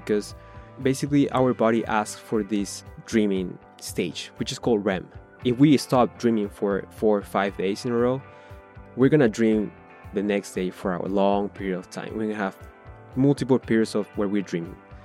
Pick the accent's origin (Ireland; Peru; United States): Peru; English is a second language; moved away as an adult; I was born and raised in Peru, so English is not my first language. I got here 3 years ago.